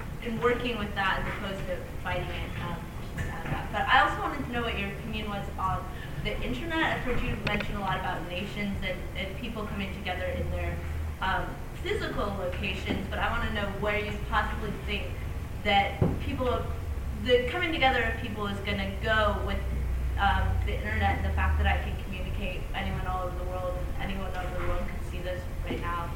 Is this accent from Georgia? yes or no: yes; Georgia; English is a second language; now in Monterey, United States; I'm from Republic of Georgia.